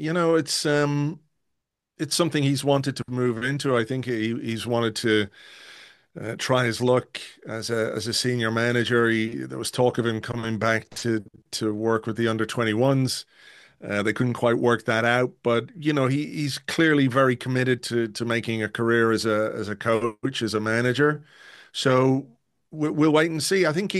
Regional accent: England, United Kingdom; I was born in England, so I was born in England to both my parents from Dublin, from Drimna. But we lived over there, and we lived over there in the full knowledge that we were Irish, me and my brother. We were brought up by Irish parents to, be Irish.

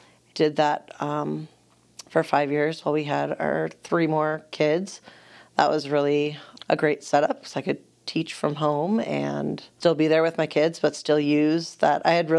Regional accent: Minnesota, United States; I grew up in Minnesota in a family of five kids. I'm the second oldest. And I grew up in a really small community of church and attached school where I attended from K through 12.

